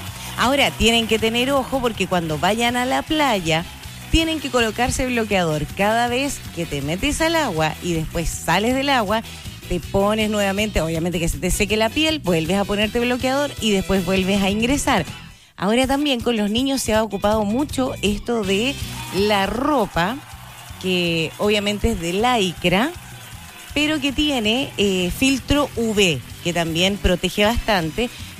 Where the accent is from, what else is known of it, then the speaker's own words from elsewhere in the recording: Chile; Son quejones los chilenos, no somos quejones los chilenos, o a nivel general, ¿seremos quejones o no seremos quejones?